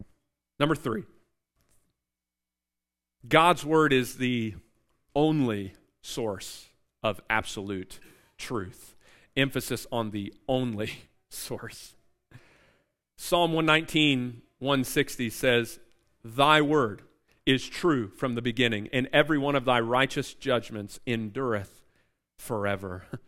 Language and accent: English; United States; And yet, because I'm an American, I'd rather eat a cheeseburger I can't taste than a salad that I can.